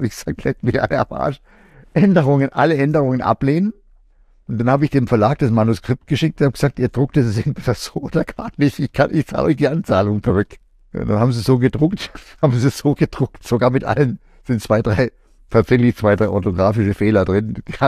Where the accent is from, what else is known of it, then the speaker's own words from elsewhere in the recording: Norway; German is a second language; weil ich eben ein Kind des Nordens bin und weil Norwegen meine Heimat ist